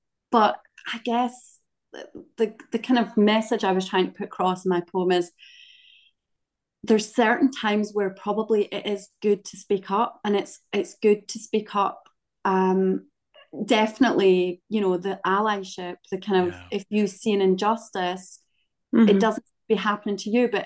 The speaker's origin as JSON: {"language": "English", "region": "Scotland", "country": "United Kingdom", "said": "Anyway, the point of this is, I'm very Scottish, as you can hear."}